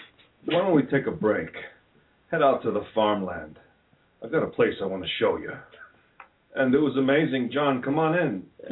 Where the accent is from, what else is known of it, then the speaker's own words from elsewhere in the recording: Austria; The schnitzel, great from my hometown, all Austria.